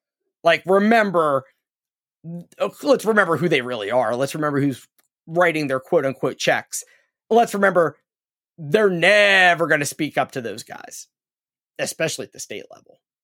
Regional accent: Pennsylvania, United States; that's one of the reasons I'm recording this from Cumberland County in central Pennsylvania and not Washington County where I lived for my entire life.

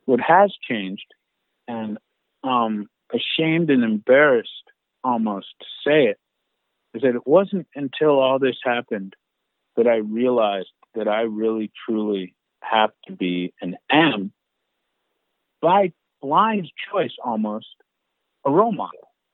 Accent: New York, United States; My mom grew up in Durham, North Carolina, and she didn't want to have me grow up in the hood. So she moved to New York.

